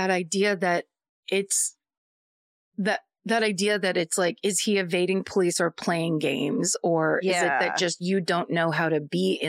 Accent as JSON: {"language": "English", "town": "Wilkes-Barre", "region": "Pennsylvania", "country": "United States", "tie": "born or raised there", "said": "My hometown murder happened in the fall of 2014 in the Pocono Mountains in Pennsylvania. I happen to be home in Wilkes Bar."}